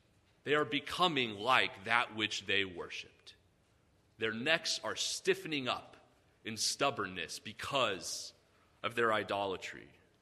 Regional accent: Texas, United States; Now, I'm from Texas. I didn't grow up on a farm.

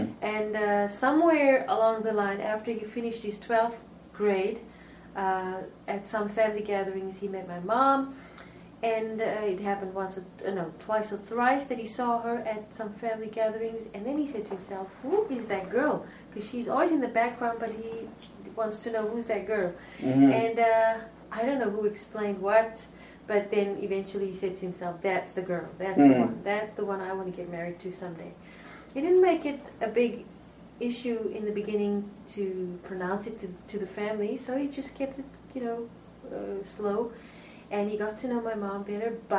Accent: South Africa; born there; I was born in South Africa. My family background would be from India somewhere. I'm not exactly sure where in India. From my mom's side, it would be a mixture, a little bit of Scottish blood, South African

